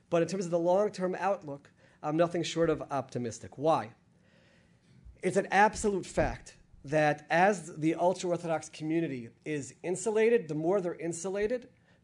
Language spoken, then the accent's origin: English; Washington, District of Columbia, United States; It's always great for me to come to the town where I grew up in the Washington area